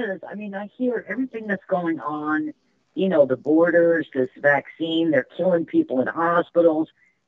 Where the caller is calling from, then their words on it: Clearwater, Florida, United States; I'm calling from Clearwater, Florida.